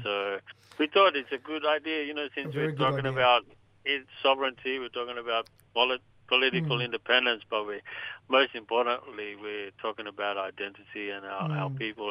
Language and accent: English; Papua New Guinea; Well, I'm from Gabba Gabba in Papua New Guinea.